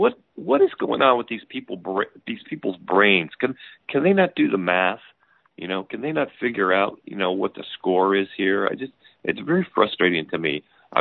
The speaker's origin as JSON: {"language": "English", "country": "United States", "said": "But, you know, we're American people."}